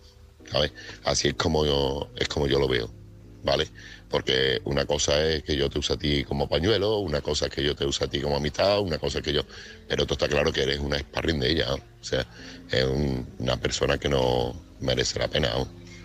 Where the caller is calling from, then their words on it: Seville, Andalusia, Spain; Buenas noches … corresponsal de Sevilla.